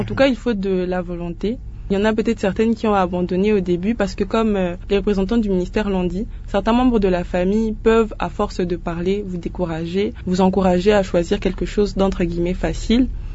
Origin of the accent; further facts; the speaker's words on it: Matadi, Kongo Central, DR Congo; Je venais de Matadi, comme je l'ai dit tantôt, et j'ai effectué mon test à Kinshasa.